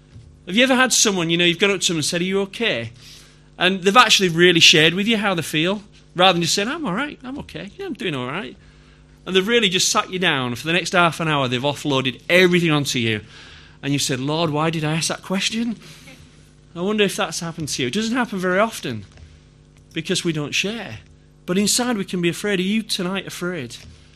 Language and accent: English; Yorkshire and the Humber, United Kingdom; I have trouble saying that word, heir. I think it's because I'm from Yorkshire.